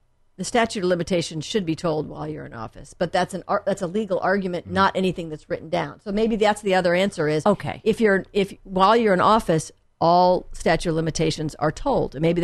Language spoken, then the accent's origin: English; La Jolla, California, United States; I grew up, dad was a professor, so we were a bit of a gypsies in the beginning. And then I went to junior high school and high school in La Jolla.